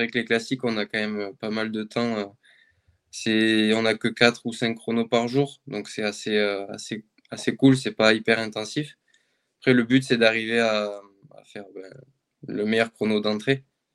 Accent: Occitanie, France; j'ai fait pas mal d'extrêmes quand même cet hiver chez moi, en Lozère

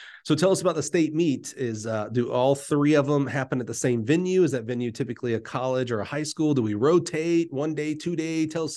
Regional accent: Alabama, United States; I'm from Alabama, so the math is a little slower than you there in Kentucky.

